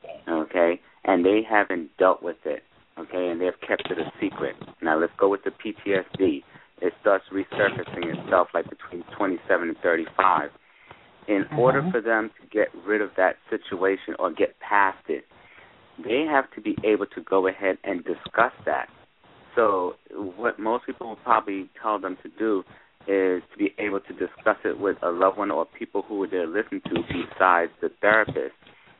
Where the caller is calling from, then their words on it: California, United States; I'm calling from California.